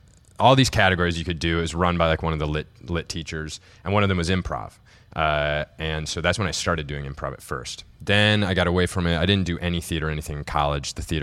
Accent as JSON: {"language": "English", "region": "Iowa", "country": "United States", "tie": "born or raised there", "said": "Well, I got started in improv in high school."}